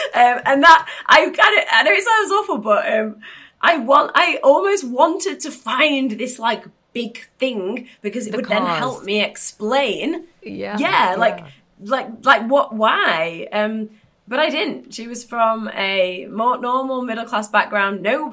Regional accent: England, United Kingdom; I'm English and I'm Northern English and we're kind of known for that.

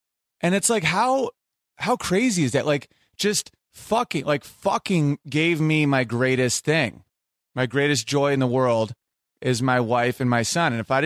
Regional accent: United States; born there; Because Native American, like I'm Native American. I was born in America.

